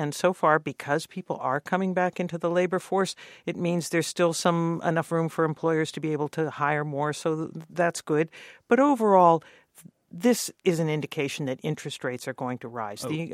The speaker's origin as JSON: {"language": "English", "town": "Youngstown", "region": "Ohio", "country": "United States", "tie": "born or raised there", "said": "And I grew up in Youngstown. There's a steel mill there that makes fracking pipe."}